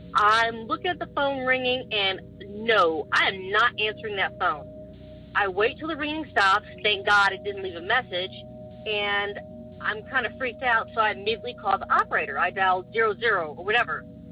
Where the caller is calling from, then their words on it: California, United States; I'm calling from Southern California, and I finally got my courage to call.